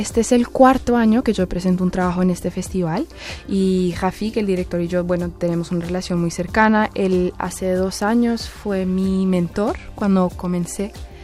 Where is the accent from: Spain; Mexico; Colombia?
Colombia; also born or lived in Vancouver; now in Montreal, Canada; antes de venir a Montreal yo estaba viviendo en Vancouver. Entonces nosotros, la verdad, inmigramos de Colombia a Vancouver